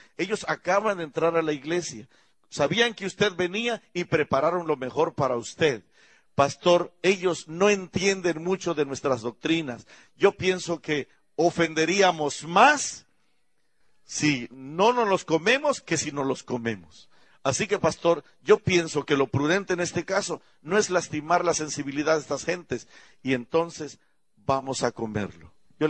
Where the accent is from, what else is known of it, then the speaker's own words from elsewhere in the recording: Montemorelos, Nuevo León, Mexico; me trajo la nostalgia de mi México, de mi pueblo, de allá de mi casa donde vivía en Montemorelos.